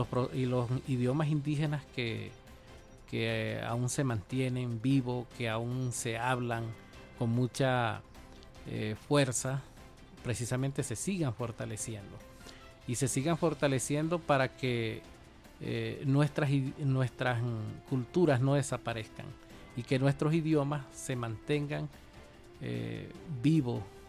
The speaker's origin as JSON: {"language": "Spanish", "region": "Anzoátegui", "country": "Venezuela", "first_language": "Kari'ña", "second_language": "Spanish", "said": "Un saludo en mi idioma materno, soy cariña del estado Anzoátegui."}